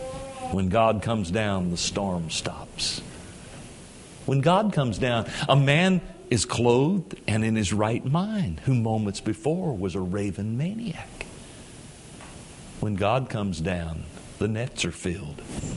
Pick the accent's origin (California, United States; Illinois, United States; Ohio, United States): Ohio, United States; Cincinnati; I was born and raised in Cincinnati all my life but one year till I moved to Mount Iba to pastor.